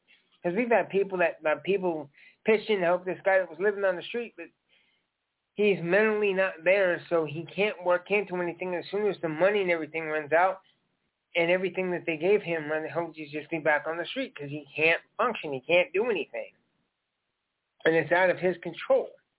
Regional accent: Indiana, United States; I'm from Indiana, and one of the biggest things is this movie called Hoosiers.

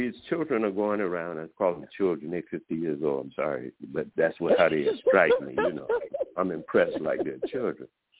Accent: Florida, United States; My teachers used to teach me when I was in school, you know, I grew up in Florida.

